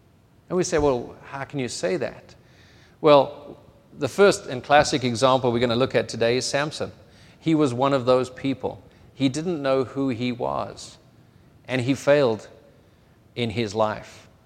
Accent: South Africa; I said, I'm a father, South African. I'm American.

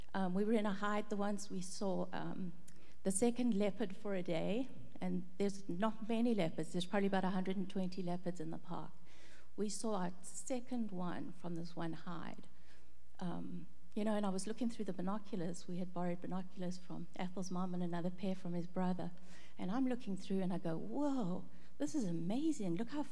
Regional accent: South Africa; now in United States; growing up in South Africa, it's very much an outdoors climate. So you grow up and you get to appreciate nature. Then you come to the States

